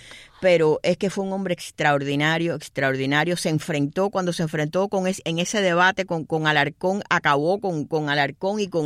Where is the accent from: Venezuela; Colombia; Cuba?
Cuba; born there; yo que nací en Cuba